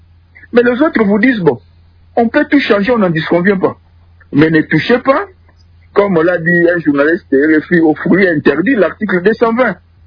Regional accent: DR Congo; chez nous, en RDC

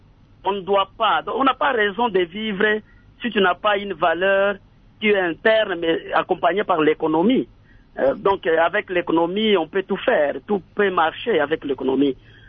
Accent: Walikale, North Kivu, DR Congo; avons vraiment des problèmes sérieux, très sérieux encore, au Nord Kivu en général, mais pourquoi pas chez nous à Walikale.

